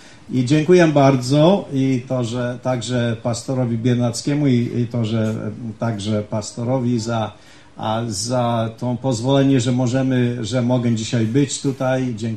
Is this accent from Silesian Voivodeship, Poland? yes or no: no; Kętrzyn, Warmian-Masurian Voivodeship, Poland; born there; urodziłem się w Kętrzynie, tam już mogę powiedzieć ponad 60 lat temu. To było, to już dawno, w zeszłym milenium było to. I przeprowadziliśmy się z moją rodziną, znaczy z mamą i tatą i siostrą do Kanady.